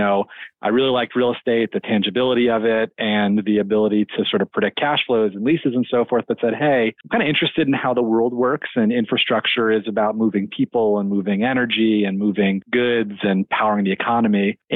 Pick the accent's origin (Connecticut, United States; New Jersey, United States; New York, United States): Connecticut, United States; Hartford; So I grew up outside Hartford in central Connecticut.